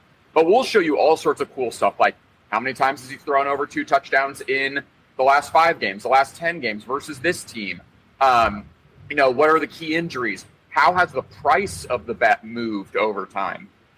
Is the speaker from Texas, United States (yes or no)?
yes; Flower Mound, Texas, United States; now in Austin, United States; So I'm from Dallas, Texas. Well, I'm actually from the burbs, from Flower Mound, Texas, just a little north of Dallas. I grew up there.